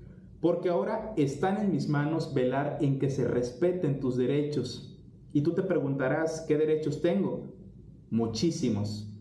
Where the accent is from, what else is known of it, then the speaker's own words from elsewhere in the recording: Tamaulipas, Mexico; also born or lived in Veracruz; Soy veracruzano por nacimiento, pero adoptado desde niño, como muchos de ustedes, por esta maravillosa tierra tamaulipeca. Aquí crecí, aquí estudié, aquí vivo